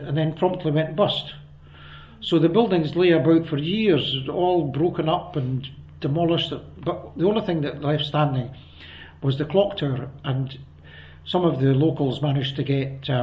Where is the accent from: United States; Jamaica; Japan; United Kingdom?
United Kingdom; Aberlour, Scotland; But when he knew that I came from Aberlour and that I was doing a reunion, he invited me up to his house.